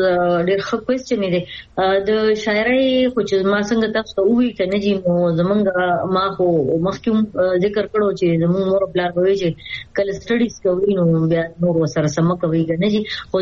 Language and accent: Pashto; Khyber Pakhtunkhwa, Pakistan; زما بنیادی تعلق د خیبر پختونخوا د زبرسوابه ضلع یو کلی زیدی سره زما تعلق دی.